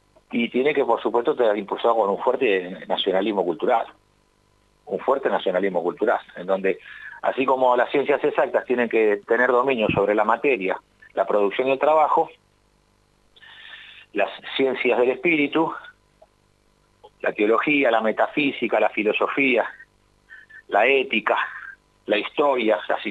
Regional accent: Argentina; lo que no existimos ahora somos los argentinos

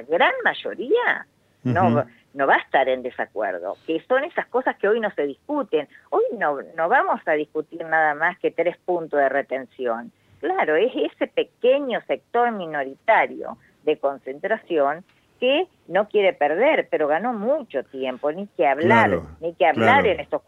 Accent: San Salvador, Entre Ríos, Argentina; born there; now in Tandil, Argentina; Yo soy nacida en Entre Ríos, en San Salvador, un pueblo arrocero. Nada más que hace más de 30 años que vivo en Tandil, me casé en Tandil y por eso me radiqué y formé mi familia acá.

